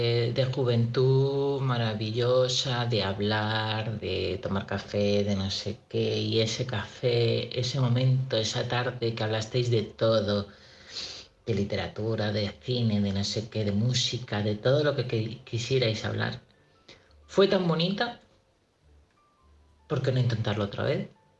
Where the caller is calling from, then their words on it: Madrid, Community of Madrid, Spain; corresponsal de Madrid.